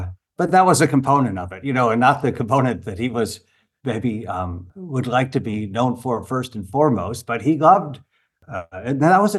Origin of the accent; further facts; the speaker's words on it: Chicago, Illinois, United States; growing up in Chicago, there wasn't a lot of this.